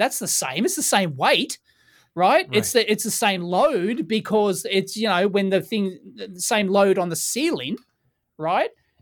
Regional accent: Australia; even though I'm an Aussie and I'm supposed to say maths

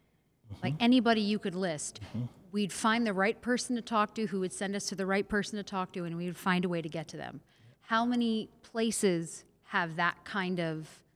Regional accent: Los Angeles, California, United States; I have a theory for those of us from Los Angeles, born and raised in Los Angeles, is that you're either really creative and grateful for what you grew up around, or you run screaming the other direction.

